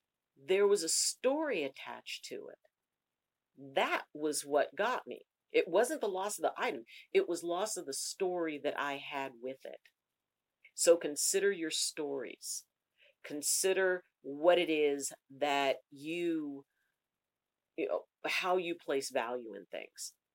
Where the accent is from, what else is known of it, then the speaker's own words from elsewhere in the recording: Newfoundland and Labrador, Canada; born there; I'm an Air Force brat. I was born in Ernest Arman Air Force Base in Newfoundland, Canada. And, you know, so we moved a lot and we never really had roots.